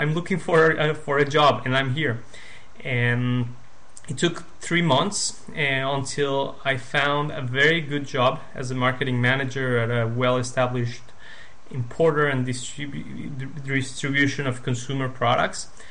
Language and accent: English; Mexico; also born or lived in United States; now in Israel; I moved to Israel a year and a half ago from the US. I'm originally from Mexico.